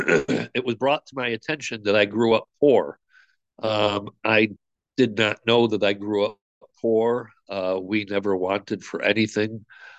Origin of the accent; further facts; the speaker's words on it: Buffalo, New York, United States; born there; So I'll start off by telling you that I was born in Buffalo, New York, pretty normal coming into this world.